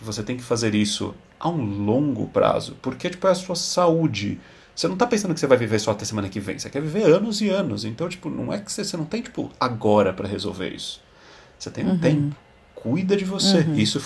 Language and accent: Portuguese; Brazil; moved away; Sabe, eu saí do Brasil comendo.